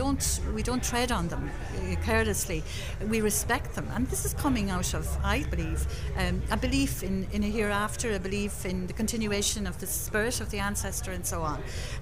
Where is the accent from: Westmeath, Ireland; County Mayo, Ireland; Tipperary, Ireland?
Westmeath, Ireland; born there; I was born in the Midlands of Ireland. I was born in Westmeath, right in the centre of an area that sent people to Argentina in the 19th century.